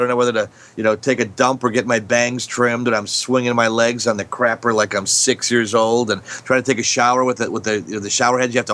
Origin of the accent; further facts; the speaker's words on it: Milwaukee, Wisconsin, United States; Now, when I grew up in Milwaukee, Wisconsin, it's my hometown, there was a place there when I was a kid called the Moon Fun Shop.